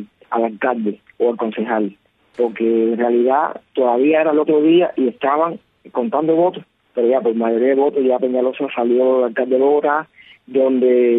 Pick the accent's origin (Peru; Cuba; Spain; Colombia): Cuba; como ciudadanos cubanos